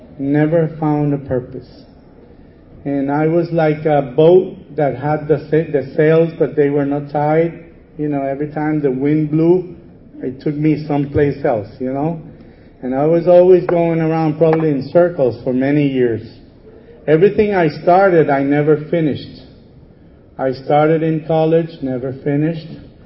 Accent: San Juan, Puerto Rico; And I'm some from San Juan, Puerto Rico.

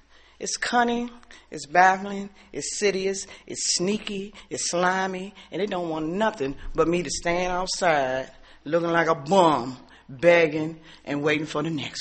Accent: Alexandria, Virginia, United States; I'm from Alexandria, Virginia.

